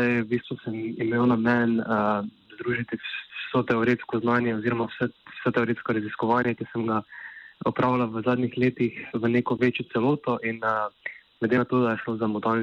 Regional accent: Drava, Slovenia; pa prihaja iz mojih domačnih krajev, torej iz iz okolice Ptuja

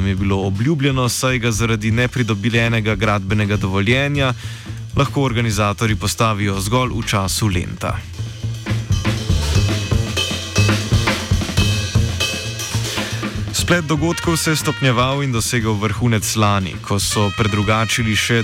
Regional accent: Maribor, Drava, Slovenia; smo imeli Mariborčani letos bolj malo vere v lent.

